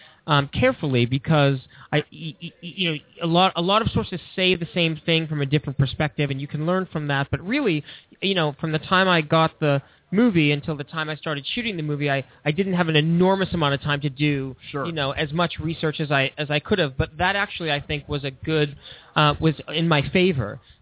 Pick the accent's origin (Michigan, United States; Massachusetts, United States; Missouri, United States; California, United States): Massachusetts, United States; Boston; accent: Boston; Well, I'm from Boston originally.